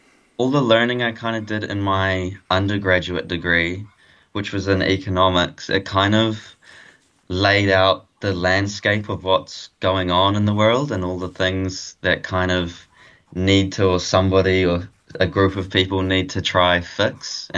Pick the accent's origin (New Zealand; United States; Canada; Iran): New Zealand; Hamilton, Waikato; I grew up in Hamilton in the North Island, so a bit different to Dunedin, but...